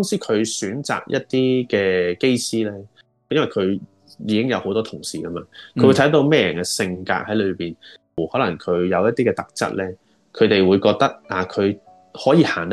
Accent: China; 咁我哋中國人咁啊，好誠實咁樣答啦

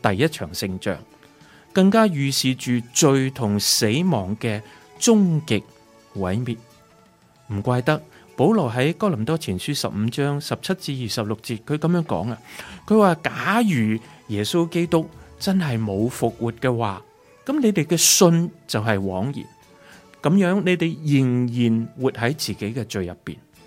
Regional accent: China; 我们中国人都是行阴历的

